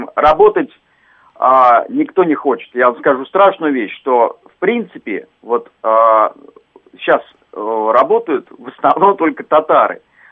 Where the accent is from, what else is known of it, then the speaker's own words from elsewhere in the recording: Feodosia, Crimea, Ukraine; Я из Феодосии. Ну, я работаю в Москве, и Феодосия у меня здесь.